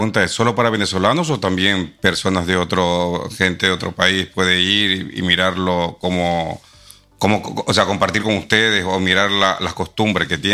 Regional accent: Ecuador; Yo que soy de Ecuador

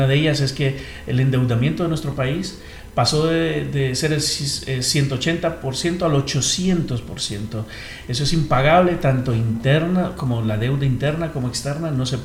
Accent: Honduras; Nosotros como hondureños ya colaboramos enviando dinero y remesas.

